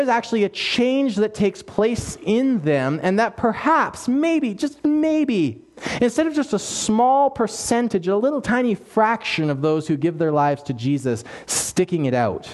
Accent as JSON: {"language": "English", "region": "British Columbia", "country": "Canada", "tie": "born or raised there", "said": "We're in Alberta now, so there's like one hill that's maybe kind of a hill. I grew up in the Fraser Valley."}